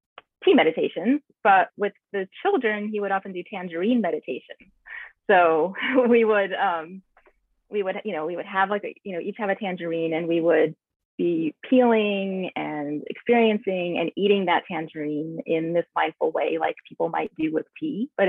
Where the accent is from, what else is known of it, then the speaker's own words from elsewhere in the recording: San Antonio, Texas, United States; I grew up in San Antonio, Texas, and when he would come to town, my mom would actually like cook his, he would eat like vegan meals.